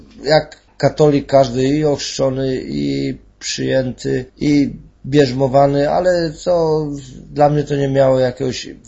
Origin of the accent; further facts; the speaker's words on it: Kwidzyn, Pomeranian Voivodeship, Poland; mam 55 lat, pochodzę z Kwidzyna.